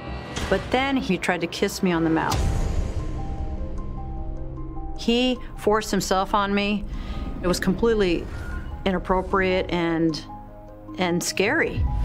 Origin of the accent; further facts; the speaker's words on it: New Canaan, Connecticut, United States; I'm from New Canaan, Connecticut. I was in public school, and from there, I went to St. George's.